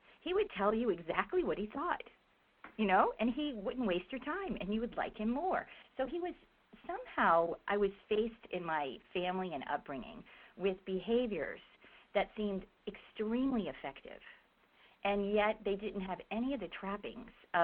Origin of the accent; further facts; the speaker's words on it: Maryland, United States; And so I grew up in Maryland and spent all of my growing up years there near Washington, D.C.